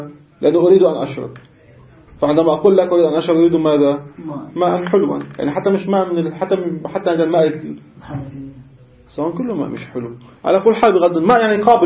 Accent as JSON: {"language": "Arabic", "town": "Beirut", "region": "Beirut Governorate", "country": "Lebanon", "said": "لا أقل عندنا ببيروت قطعا"}